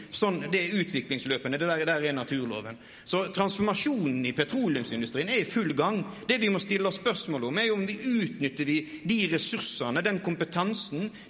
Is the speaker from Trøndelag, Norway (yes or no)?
no; Odda, Vestland, Norway; jeg kommer fra industristedet Odda. Når jeg vokste opp inn I Hardangerfjorden, så var Sørfjorden verdens mest forurenset fjordvann.